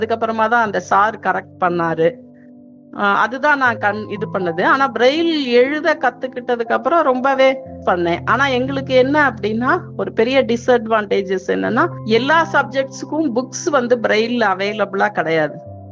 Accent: Usilampatti, Tamil Nadu, India; எனக்கு பிறவியில இருந்தே பார்வை கிடையாது. 3rd ஸ்டாண்டர்ட் வரைக்கும் எங்க சொந்த ஊர் வந்து உசிலம்பட்டி, மதுரை பக்கத்துல.

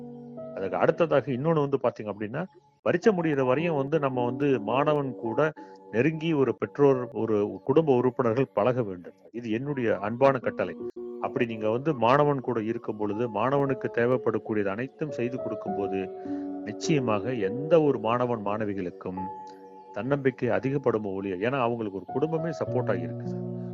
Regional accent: Rasipuram, Tamil Nadu, India; நான் என்னுடைய ஊர் ராசிபுரம், என்னுடைய சொந்த ஊர் நாமக்கல் மாவட்டத்தில்

